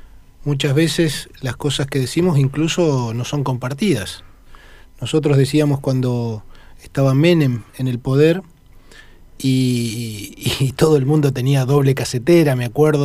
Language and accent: Spanish; El Huecú, Neuquén, Argentina; also born or lived in El Maitén; Yo fui concebido en Ñorquinco, Río Negro, nací en debajo del paralelo 42 en el Maitén Chubut y viví toda mi vida en el Huecú. Al año ya me vine al Huecú, en la cordillera, a 20 kilómetros de la frontera, en el norte de Neuquén.